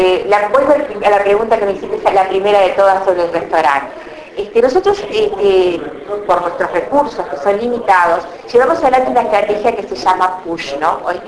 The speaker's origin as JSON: {"language": "Spanish", "country": "Uruguay", "said": "Hoy seguimos luchando con eso de Uruguay, somos 3 millones de habitantes, imagínense, somos un barrio de San Pablo"}